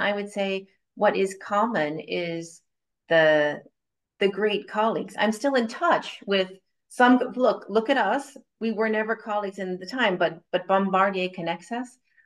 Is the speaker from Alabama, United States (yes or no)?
no; New York, United States; accent: New York; People thought my accent was funny because I was from New York and a lot of people from the South.